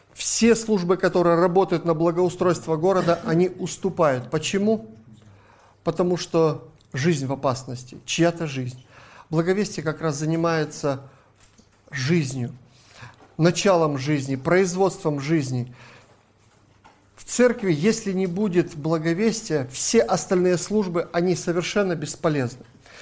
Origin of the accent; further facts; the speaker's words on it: Chișinău, Moldova; Я из Кишинева, с Молдавии. Совершаю служение пасторское в Баптистской церкви.